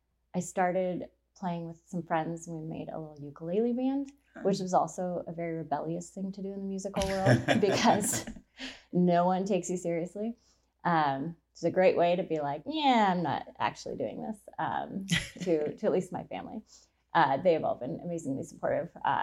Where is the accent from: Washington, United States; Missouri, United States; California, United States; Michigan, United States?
Washington, United States; Port Townsend; born there; I was born in Port Townsend, in the back room of a music store.